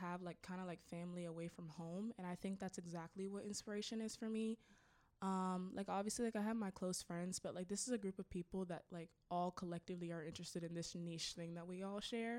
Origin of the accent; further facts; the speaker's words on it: Kansas City, Missouri, United States; I'm from Kansas City, Missouri, and I'm African. I'm a Muslim.